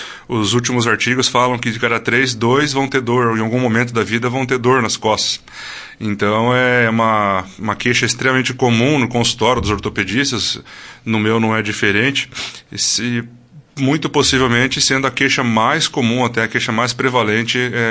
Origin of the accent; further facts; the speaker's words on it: Londrina, Paraná, Brazil; now in Sarandi, Brazil; Eu moro em Sarandi, mas sou natural de Londrina, Paraná.